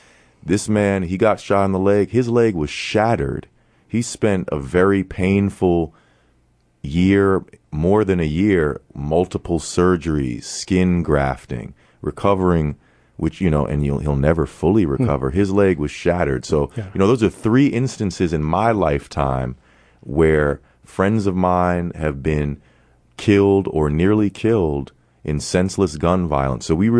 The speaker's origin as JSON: {"language": "English", "region": "New York", "country": "United States", "tie": "born or raised there", "said": "but just growing up in New York, growing up in America, sadly, my life has been followed by violence."}